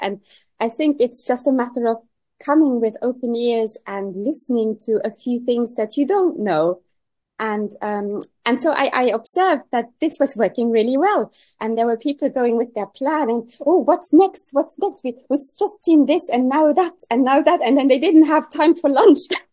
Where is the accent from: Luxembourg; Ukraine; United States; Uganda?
Luxembourg; now in London, United Kingdom